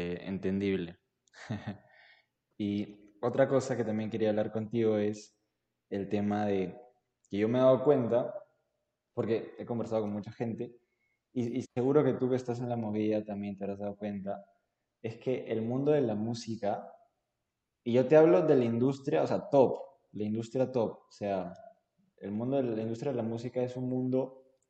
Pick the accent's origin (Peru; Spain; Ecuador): Peru; Piura; yo soy de Piura y es como que nadie que yo conozca lo sigue